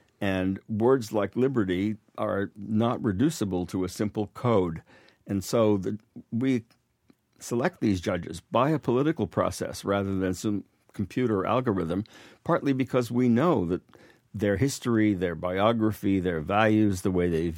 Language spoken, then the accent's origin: English; San Francisco, California, United States; now in Cambridge, United States; He and I grew up together in San Francisco.